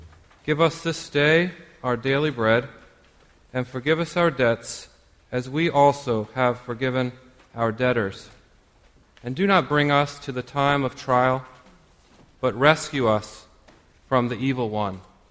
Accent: Indianapolis, Indiana, United States; Duke's dream of becoming national champion for the first time became a reality that weekend in my hometown

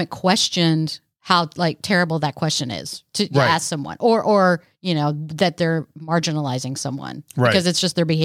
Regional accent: Dallas, Texas, United States; Yeah, I grew up outside of Dallas, so I had a lot of that. There was, the school was diverse.

